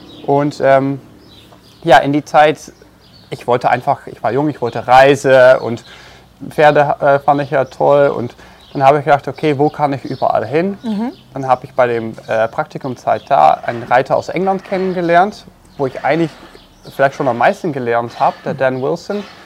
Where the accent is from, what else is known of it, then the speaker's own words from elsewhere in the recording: Netherlands; Und bei uns in Holland war es halt normal, dass wenn du anfängst zu reiten, fängst du halt an, Dressur zu reiten.